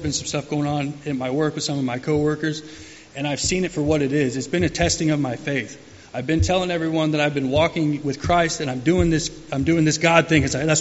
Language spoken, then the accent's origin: English; Beerstown, Illinois, United States; So I grew up fairly well. I'm from Beerstown, Illinois. Actually, it's just right down the river from Peoria.